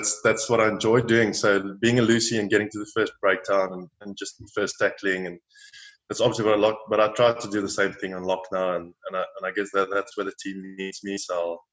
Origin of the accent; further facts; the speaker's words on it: South Africa; Watched Super Rugby growing up in South Africa, and got here and there was Sebastian Jabal, Francois Steyn, Andrew Mertens, just some really big players.